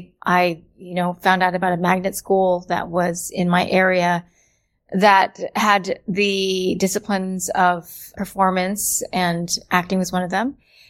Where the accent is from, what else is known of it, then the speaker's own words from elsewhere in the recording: Virginia Beach, Virginia, United States; I grew up in a predominantly white community. There were Filipinos in the area. I grew up in Virginia Beach.